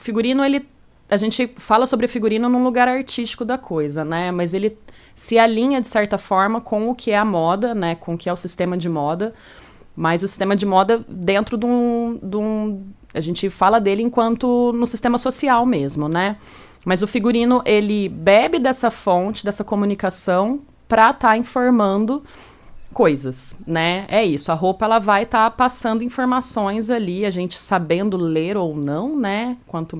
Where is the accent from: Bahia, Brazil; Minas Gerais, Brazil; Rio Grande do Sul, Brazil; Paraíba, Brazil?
Minas Gerais, Brazil; Bom, eu sou mineira, né, do interior, e desde criança eu tive muito contato com costura, bordado